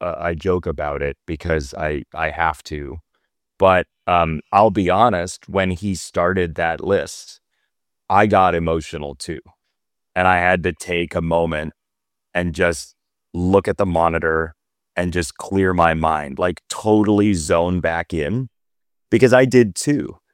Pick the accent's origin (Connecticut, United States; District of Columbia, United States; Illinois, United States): Illinois, United States; Chicago; The Jordan Bulls were what I grew up with in Chicago.